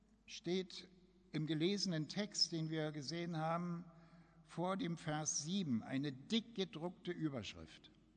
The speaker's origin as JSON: {"language": "German", "region": "Berlin", "country": "Germany", "tie": "born or raised there", "said": "Schon in meiner Jugend in der Berliner Stadtmissionsgemeinde sprach unser Missionar von der Endzeit."}